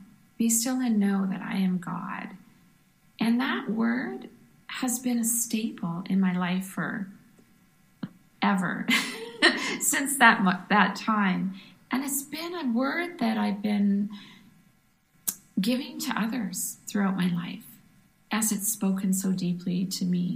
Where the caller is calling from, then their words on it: Birch Bay, Washington, United States; I am speaking from Birch Bay, Washington.